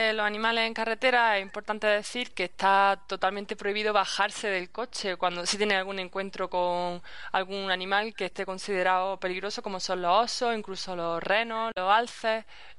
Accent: Spain; now in Canada; nosotros que venimos de España, y bueno, España tiene una naturaleza muy interesante también.

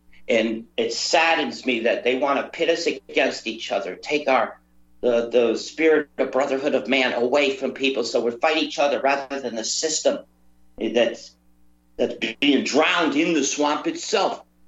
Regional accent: United States; I'm an American, too. It's my country as well, whether you believe it. Just because I'm not there doesn't make me less American or less caring about my country.

